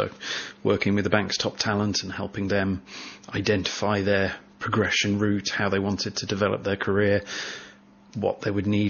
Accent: North West England, United Kingdom; also born or lived in Midlands / London / Hong Kong; I'm a country bumpkin at heart. I was born and raised in the Lake District.

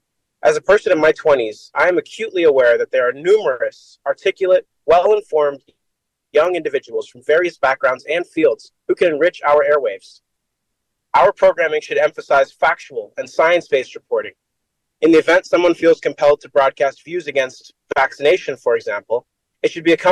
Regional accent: Santa Monica, California, United States; Having been born and raised in Santa Monica to first-generation American parents from the Caribbean, I've always had a connection with independent media.

